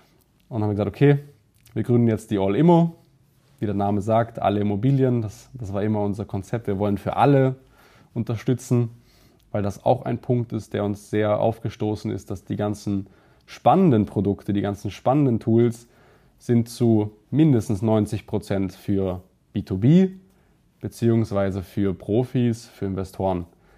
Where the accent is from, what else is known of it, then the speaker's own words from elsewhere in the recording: Germany; now in Austria; Da war ich schon in Österreich, aber ich bin ursprünglich aus Deutschland.